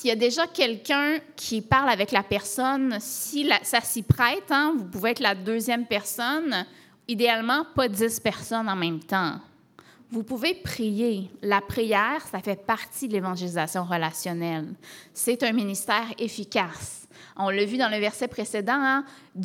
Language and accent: French; Matane, Quebec, Canada; also born or lived in Rimouski; moi je viens de Matane, j'habitais à Rimouski aussi